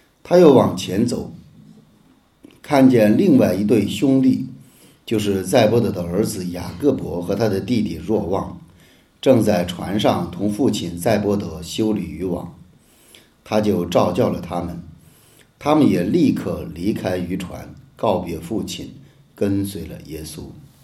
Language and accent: Chinese; China; 就好像我们今天在我们中国人的很多观念中，信仰都是那些退了休的老人